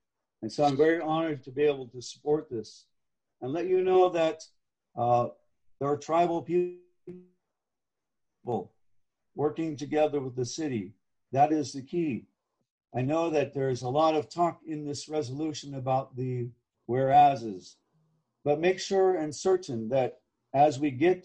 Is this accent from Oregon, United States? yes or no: yes; Oregon, United States; You know, I grew up in Columbia Villa when I was a kid. I lived on Savis Island. I was poor